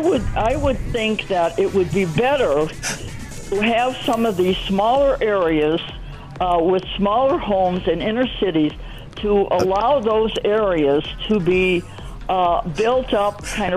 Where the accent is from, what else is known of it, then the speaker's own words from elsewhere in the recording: Cleveland, Ohio, United States; I grew up in Cleveland, Ohio, in the inner city of Cleveland on a flag lot.